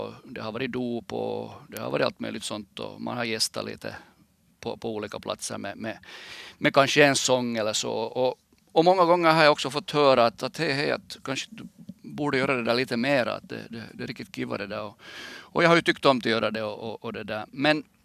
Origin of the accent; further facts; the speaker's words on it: Österby, Sweden; lite speciell uppväxt när man har bott mer på en bensinstation än hemma i Österby som vi bodde då.